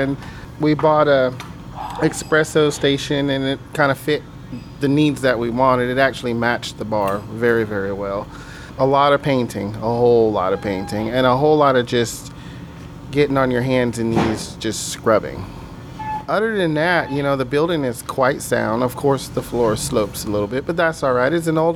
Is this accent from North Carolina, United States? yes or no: yes; North Carolina, United States; also born or lived in New Jersey; I was born in New Jersey, and I grew up in North Carolina on a farm, and I learned a lot of things.